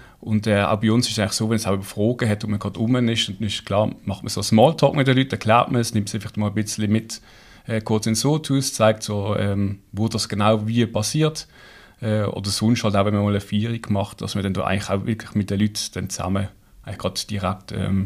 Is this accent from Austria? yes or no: no; Basel, Basel-Stadt, Switzerland; Also ich komme ursprünglich aus Basel, wie man hört.